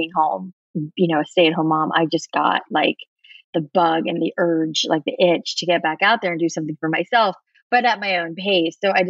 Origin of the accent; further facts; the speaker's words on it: Florida, United States; I grew up in South Florida where it was like so much humidity in the air that my hair was just always unruly